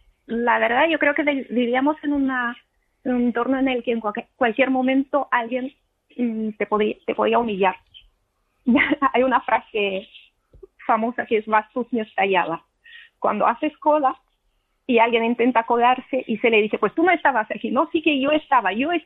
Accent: Moldova; Spanish is a second language; moved away as an adult; now in Spain; Sí, yo soy de Moldavia y llego a España con 26, pero la Unión Soviética desaparece cuando yo tenía 17.

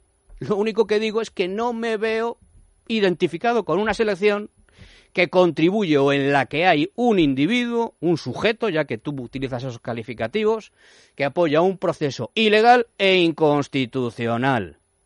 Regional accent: Spain; yo, antes que aficionado al fútbol, soy español.

